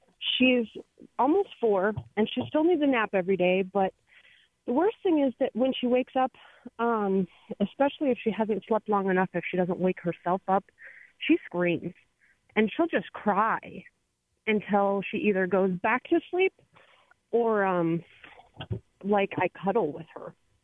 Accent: Ames, Iowa, United States; now in Madrid, Spain; Well, I'm from Ames. I'm in Madrid at the moment

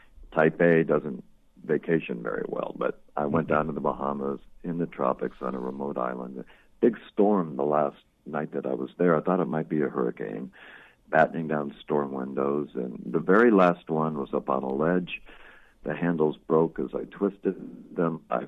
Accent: Los Angeles, California, United States; born there; I was born down in Los Angeles, and I wanted to escape all the clamor down here so much

